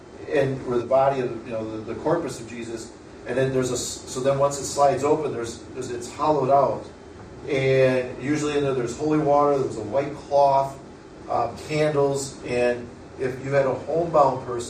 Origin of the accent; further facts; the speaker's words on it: Wisconsin, United States; And growing up in Wisconsin, during the middle of winter, it seemed that holy water bottle sat under on a dresser or whatever, which often sat near a window.